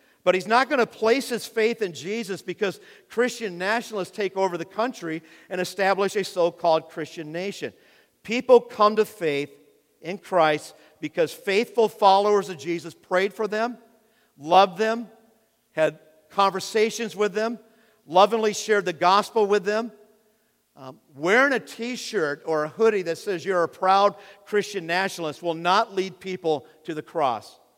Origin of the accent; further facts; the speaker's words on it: United States; I just get so caught up in being an American.